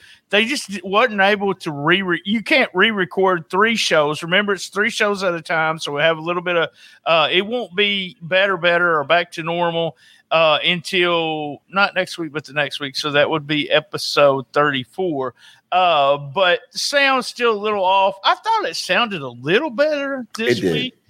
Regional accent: Memphis, Tennessee, United States; JB, we know what hot sauce looks like, okay? We're from the Memphis area. We use hot sauce on everything.

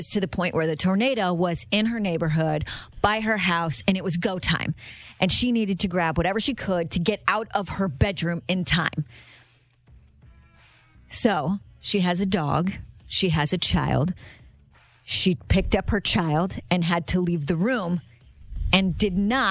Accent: Colorado, United States; I, growing up in Colorado, would hear the sirens and I had like reoccurring nightmares about tornadoes, right?

